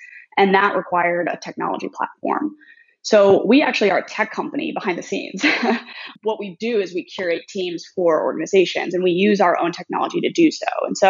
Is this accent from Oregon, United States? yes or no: no; Syracuse, New York, United States; So I actually grew up in Syracuse, New York, and I went to Syracuse University for communications design.